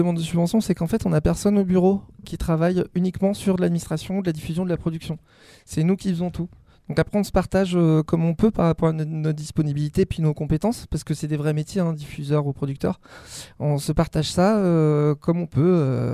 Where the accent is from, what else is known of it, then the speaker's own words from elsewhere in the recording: France; On est français, hein, donc on n'a pas.